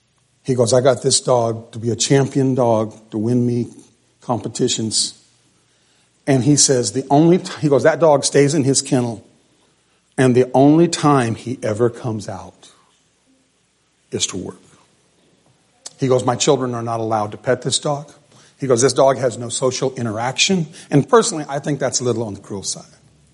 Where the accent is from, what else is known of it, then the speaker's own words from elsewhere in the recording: California, United States; When I was a kid growing up in the San Joaquin Valley, California, there were pheasants.